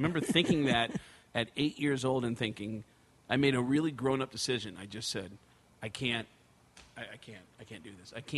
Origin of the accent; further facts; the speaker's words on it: Mount Vernon, New York, United States; It started with the fact that I grew up in New York with the Yankees in Mount Vernon, 10 miles from Yankee Stadium.